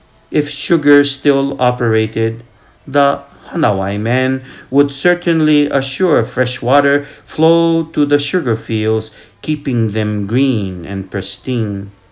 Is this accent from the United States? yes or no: yes; Lahaina, Hawaii, United States; It wasn't long ago that I visited my hometown, Lahaina, Maui, on the occasion of Bon Mairi.